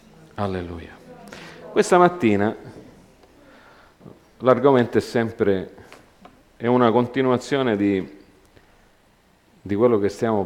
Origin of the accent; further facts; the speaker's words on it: Montreal, Quebec, Canada; io sono cresciuto a Montreal, c'è Little Italy pure a Montreal